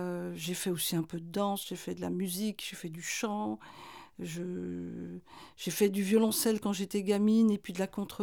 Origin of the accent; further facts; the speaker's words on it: Bourgogne-Franche-Comté, France; Moi, je suis originaire du Jura.